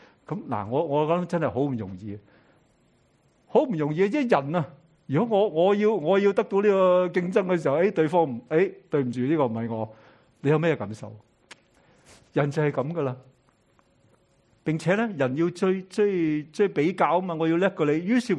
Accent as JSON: {"language": "Chinese", "country": "China", "said": "我自夸、张狂，我们中国人讲话自我膨胀，这个是同样类似的意思。"}